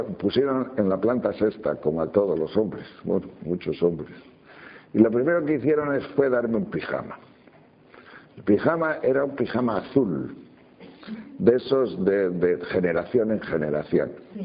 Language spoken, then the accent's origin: Spanish; León, Castile and León, Spain; Yo de pequeño, en mi pueblo, en León